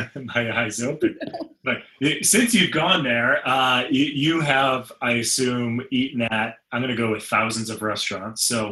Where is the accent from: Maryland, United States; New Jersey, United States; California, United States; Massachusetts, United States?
Massachusetts, United States; Boston; You know, I grew up in Boston, so, you know, you start talking about, you know, the different seafoods and stuff.